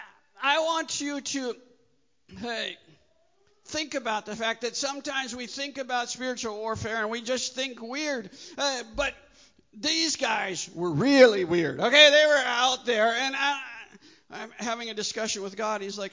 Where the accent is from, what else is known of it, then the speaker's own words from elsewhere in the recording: Midwest, United States; Now, I know you see a short, bald, Sri Lankan-looking guy up here. But I'm actually from the Midwest, okay?